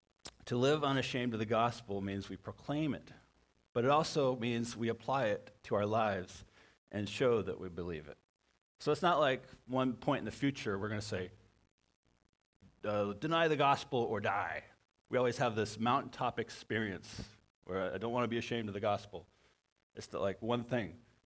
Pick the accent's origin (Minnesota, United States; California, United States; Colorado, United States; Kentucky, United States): California, United States; Red Bluff; I was third or fourth grade, maybe 7 or 8 years old. I grew up in Red Bluff.